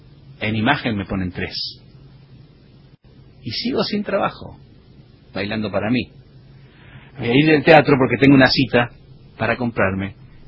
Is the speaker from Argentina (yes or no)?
no; San Juan, Puerto Rico; vengo de San Juan de Puerto Rico, de donde vengo no hay frío, no hay trineos.